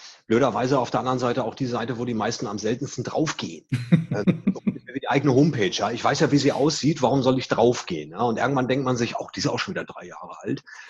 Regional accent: Hamburg, Germany; born there; now in Mölln, Germany; Ein gebürtiger Hamburger mit mittlerweile starker Verwurzelung im schönen Mölln. Nicht Köln, sondern Mölln. Südlich von Lübeck, östlich von Hamburg gelegen.

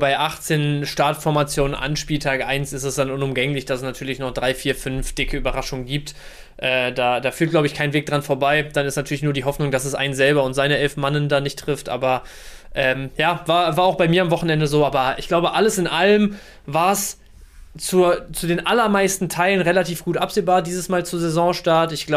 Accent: Bielefeld, North Rhine-Westphalia, Germany; also born or lived in Dortmund; und dann aber mein Leben lang in Bielefeld gewohnt.

